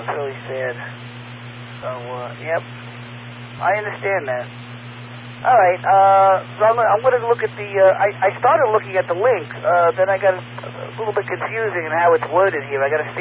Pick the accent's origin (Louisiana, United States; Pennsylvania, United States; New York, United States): New York, United States; New York City; Boy, yeah, I was born and raised in New York City.